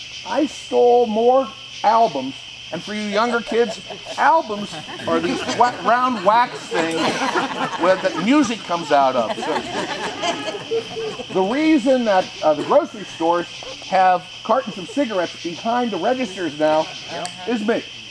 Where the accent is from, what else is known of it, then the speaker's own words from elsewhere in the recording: Upper St. Clair, Pennsylvania, United States; Look, I'm from Upper St. Clair, and this is where polyester has never been to Upper St. Clair.